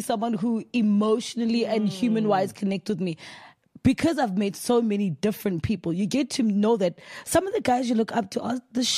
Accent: South Africa; But I'm from South Africa.

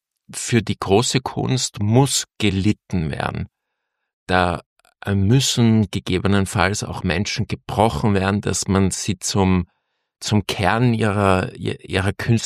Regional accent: Vienna, Austria; zum Beispiel in Wien, also meiner Heimatstadt

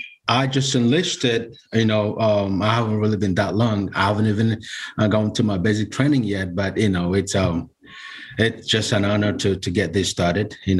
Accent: Nigeria; English is a second language; now in United States; Yeah, originally I'm from Nigeria.

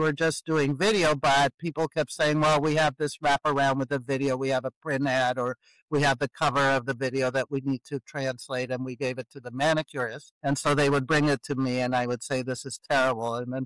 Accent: Mexico; now in United States; I was from Mexico and I was living in the land of possibility where there was a lot of support for minority women.

